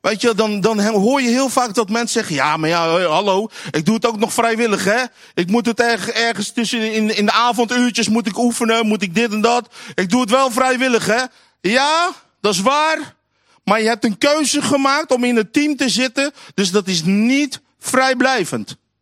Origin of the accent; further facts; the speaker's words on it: Alphen aan den Rijn, South Holland, Netherlands; Ik kom uit Alphen aan de Rijn, dus misschien is dat anders dan hier in Eindhoven.